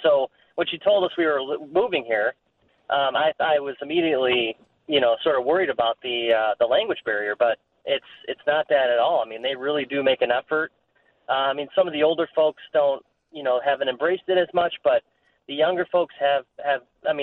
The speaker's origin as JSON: {"language": "English", "town": "Chicago", "region": "Illinois", "country": "United States", "moved": "as an adult", "said": "I'm originally from Chicago, so living here for 2 years for work"}